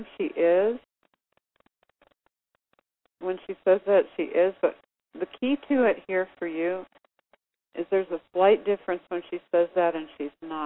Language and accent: English; Denver, Colorado, United States; born there; now in McCall, United States; I was born in Denver, and it snowed all the time there. Now I'm in McCall, Idaho, and it can even snow in the summer.